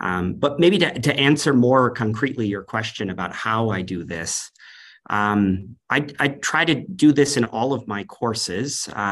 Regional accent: New York, United States; now in Minnesota, United States; I mentioned before that I am coming from Minnesota. I actually grew up in New York State, in Western New York. And I grew up in kind of a strange circumstance.

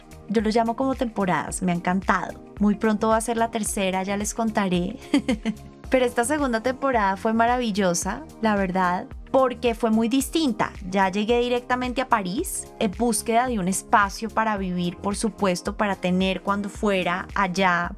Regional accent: Bogotá, Colombia; Yo soy una fan de este país, yo soy una fan de Bogotá. Yo nací acá, yo crecí acá, soy súper cachaca.

